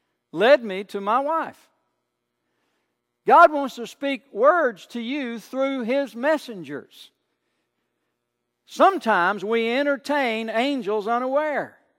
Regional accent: Kentucky, United States; I mean, I'm a Kentuckian. In Kentucky, you're from the county, right? I'm from Warren County.

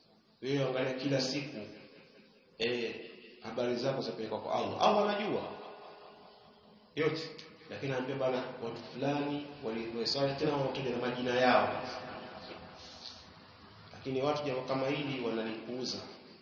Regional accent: Mombasa, Mombasa County, Kenya; wakati wa dhuhuri kama kule kwetu Mombasa, sasa wakati wa dhuhuri unaingia na kama 30 adhuhuri saa 6:30.

